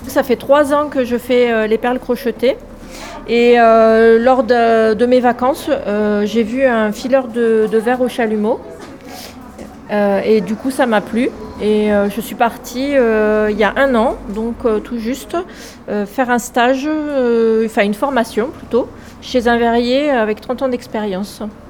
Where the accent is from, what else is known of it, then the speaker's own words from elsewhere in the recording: Vic-Fezensac, Occitanie, France; Voilà, je viens du Gers.